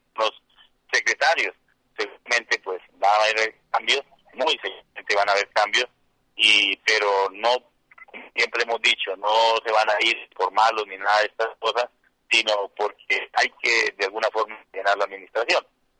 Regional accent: Paz de Ariporo, Casanare, Colombia; soy de Paz de Ariporo, fui concejal de Paz de Ariporo hace 20 años

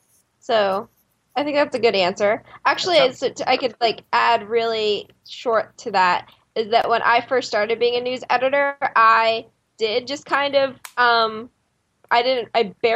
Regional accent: Fort Myers, Florida, United States; I grew up in Southwest Florida in a place called Fort Myers

